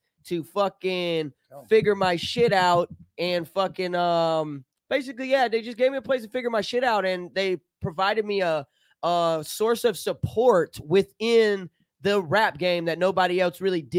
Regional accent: Chicago, Illinois, United States; moved away; But I moved there from Illinois, you know what I'm saying, from Chicago

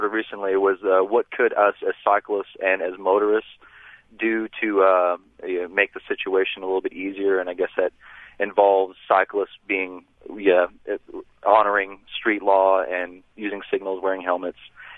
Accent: Nashville, Tennessee, United States; also born or lived in New York; And we moved away from New York because coming from Nashville, I don't want to say that just the stereotype of Southern hospitality versus Northern, I don't know what it was.

